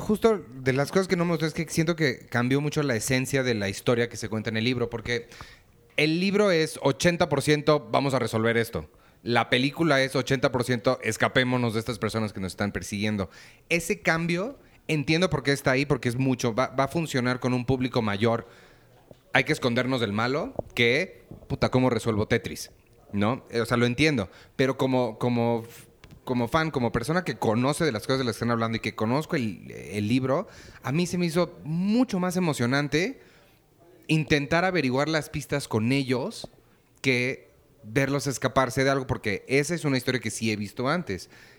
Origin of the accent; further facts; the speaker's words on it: Mexico; Entonces imagínate que yo soy mexicano y conozco eso.